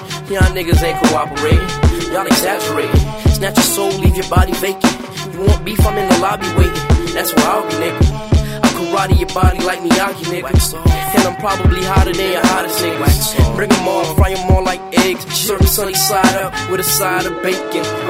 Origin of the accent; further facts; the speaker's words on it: the South, United States; I'm from the South, dog.